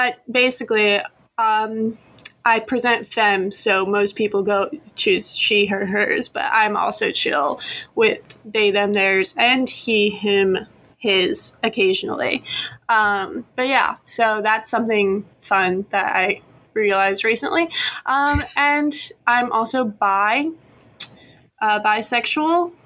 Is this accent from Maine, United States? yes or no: yes; Maine, United States; if you haven't picked up on that. And I'm from Maine.